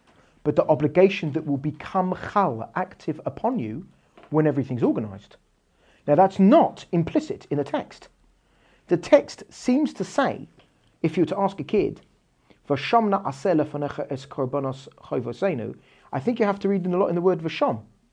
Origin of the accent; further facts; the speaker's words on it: London, United Kingdom; someone told me they think I'm from Essex. I'm not from Essex. I'm from London. But they say you sound like a Essex.